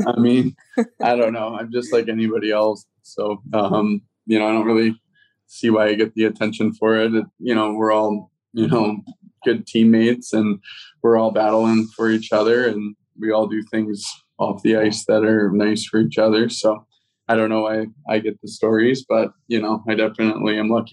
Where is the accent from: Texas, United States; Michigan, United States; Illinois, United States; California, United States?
Michigan, United States; Port Huron; I mean, like growing up in Port Huron, that was a special